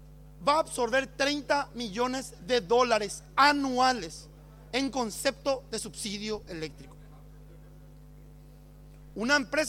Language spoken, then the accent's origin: Spanish; Paraguay; con orgullo siempre decimos como paraguayos y en todo el mundo que tenemos una de las represas con mayor producción de energía hidroeléctrica del planeta